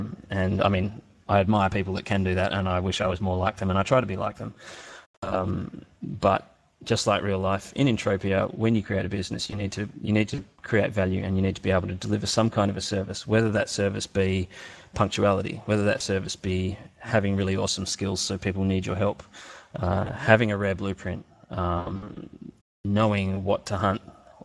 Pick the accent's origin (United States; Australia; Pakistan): Australia; because I'm an Australian